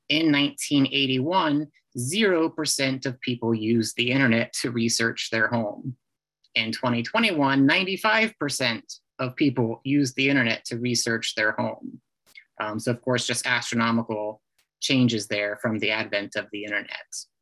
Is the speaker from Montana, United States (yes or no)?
no; Mansfield, Ohio, United States; now in Columbus, United States; Personally, I do belong to two multiple listing services here in Columbus and in my hometown of Mansfield